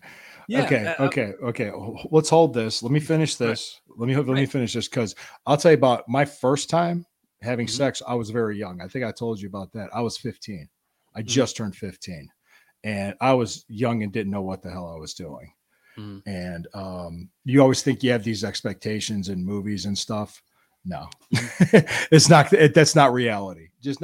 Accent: Ohio, United States; yes, I'm from Ohio.

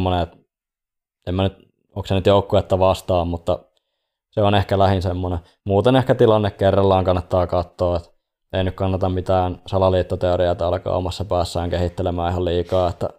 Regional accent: Hämeenlinna, Kanta-Häme, Finland; En mä tiedä, mä oon Hämeenlinnasta

